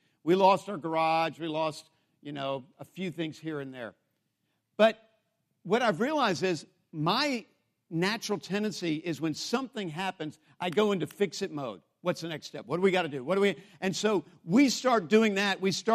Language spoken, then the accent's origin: English; United States; And as an American, I have been taught not to give in to these emotions.